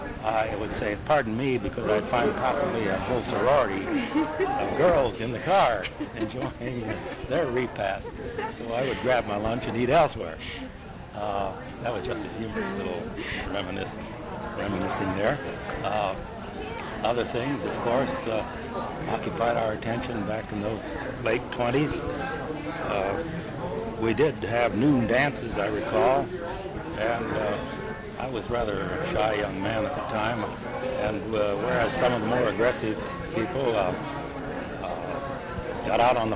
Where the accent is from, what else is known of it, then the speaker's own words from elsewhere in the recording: San Diego, California, United States; also born or lived in Anaheim; I was born in Anaheim, California in 1908. My family had been in San Diego, and in fact, my mother and dad had been married here in 1896.